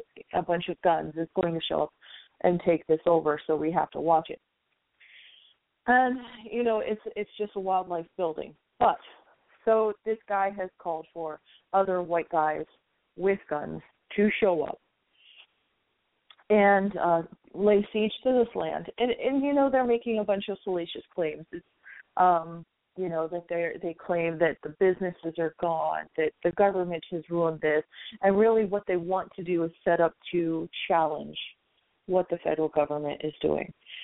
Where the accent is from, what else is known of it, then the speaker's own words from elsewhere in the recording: United States; I was raised here in America. I'm very American. I love my country.